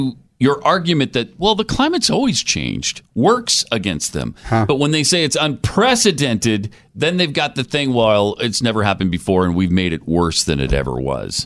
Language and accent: English; Montana, United States; I grew up in Montana. It happened every single winter.